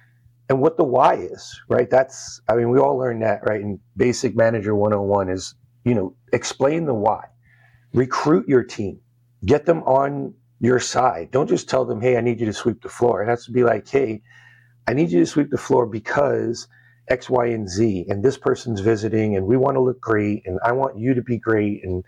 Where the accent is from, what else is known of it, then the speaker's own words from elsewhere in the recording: New York, United States; full disclosure, I'm Sicilian from New York, and we're not known for our patience.